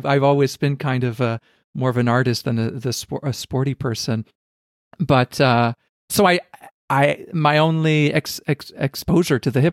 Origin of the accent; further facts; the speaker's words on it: Canada; even though I'm Canadian, like you